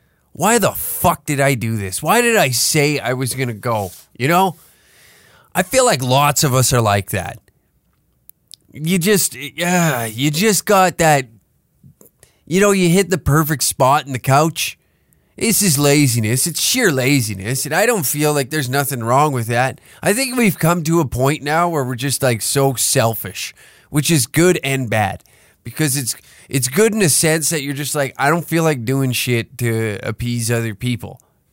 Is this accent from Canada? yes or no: yes; Taber, Alberta, Canada; I didn't go back to my hometown. No. Wasn't in the cards this year. Couldn't do it. Couldn't come to terms of, like, getting in my truck and driving to Tabor, Alberta.